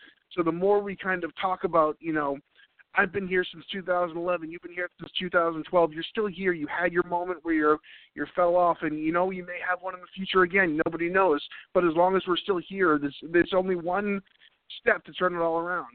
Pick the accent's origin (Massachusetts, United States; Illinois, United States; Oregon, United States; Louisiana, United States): Massachusetts, United States; Boston; now in US South; as soon as I moved here down here from Boston to the South